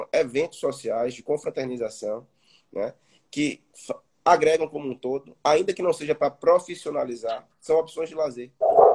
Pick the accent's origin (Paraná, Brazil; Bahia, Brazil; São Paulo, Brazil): Bahia, Brazil; Salvador; Bom, eu sou soteropolitano, tenho 35 anos, sou graduado em Direito pela Universidade Federal da Bahia